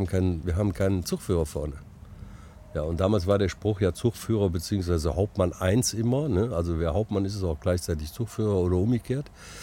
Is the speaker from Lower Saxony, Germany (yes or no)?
no; Neuss, North Rhine-Westphalia, Germany; born or raised there